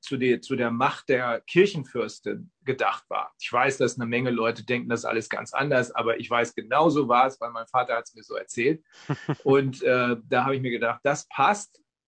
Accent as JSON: {"language": "German", "region": "Bremen", "country": "Germany", "said": "ich komme ja eigentlich aus Bremen. Bremen ist die freie und Hansestadt Bremen, so heißt sie."}